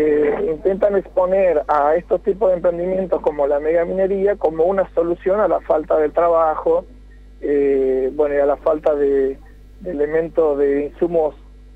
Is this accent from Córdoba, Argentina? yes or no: no; Esquel, Chubut, Argentina; nosotros aquí en Esquel, donde estoy ahora en este mismo momento, mi ciudad natal, aquí en Chubut, en la cordillera